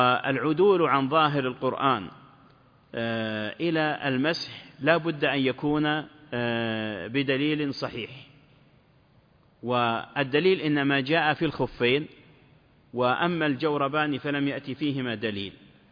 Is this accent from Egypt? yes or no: no; Tunisia; أنا جئتكم من تونس،